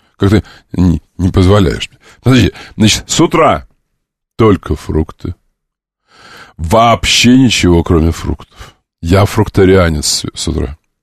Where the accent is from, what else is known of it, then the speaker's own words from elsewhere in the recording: Kerch, Crimea, Ukraine; born there; А я там родился, в Крыму, в Керчи.